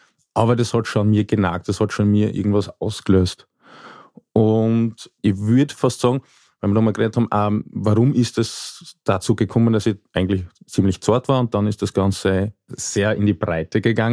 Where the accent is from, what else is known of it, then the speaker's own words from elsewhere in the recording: Oberwart, Burgenland, Austria; now in Styria, Austria; Ich bin in Oberwart aufgewachsen. Bin inzwischen jetzt schon in der Steiermark zu Hause